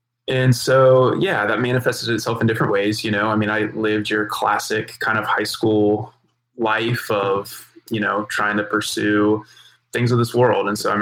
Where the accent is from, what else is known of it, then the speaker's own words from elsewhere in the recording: Jacksonville, Florida, United States; I grew up here in Jacksonville, Florida.